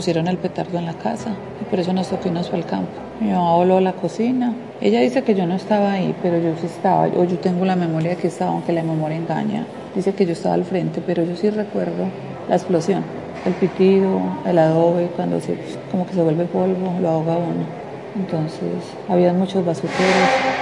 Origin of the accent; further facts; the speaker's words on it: Nariño, Antioquia, Colombia; born there; now in Medellín, Colombia; Nací en Nariño, Antioquia, y vivo ahora en Medellín. Por un tiempo he estado entre Medellín y el Carmen de Iboral, porque pues, me tocó el año pasado desplazarme de mi casa.